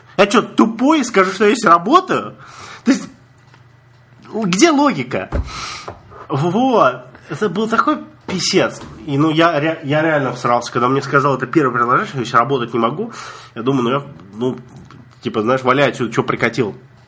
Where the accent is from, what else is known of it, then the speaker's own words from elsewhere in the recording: Russia; смотрит на меня, такой, из России. Я говорю, из России.